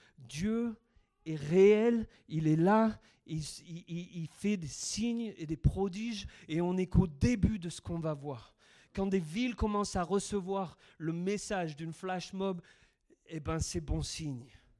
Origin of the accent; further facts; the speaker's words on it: Montélimar, Auvergne-Rhône-Alpes, France; born there; also born or lived in Cyprus; Je suis né à Montélimar, il y a 25 ans. Et un peu plus.